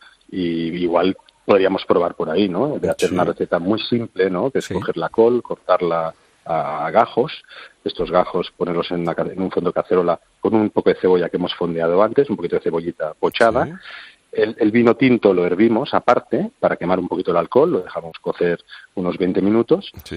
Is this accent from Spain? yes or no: yes; Barcelona, Catalonia, Spain; sabes que yo soy de aquí, de Barcelona, y los catalanes tomamos mucho la escudella y carandolla